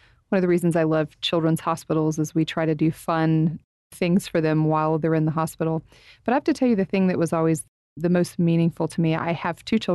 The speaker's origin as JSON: {"language": "English", "town": "Plainview", "region": "Texas", "country": "United States", "tie": "born or raised there", "also_born_or_lived": "Dumas", "said": "I was born in Dumas. I was raised for a lot of my young life in Plainview, Texas."}